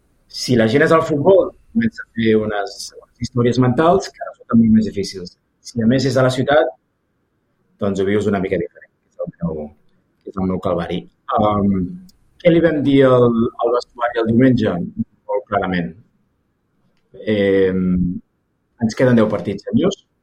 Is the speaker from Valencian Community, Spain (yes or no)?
no; Sabadell, Catalonia, Spain; m'ha anat raonablement bé per una persona d'escola pública de Sabadell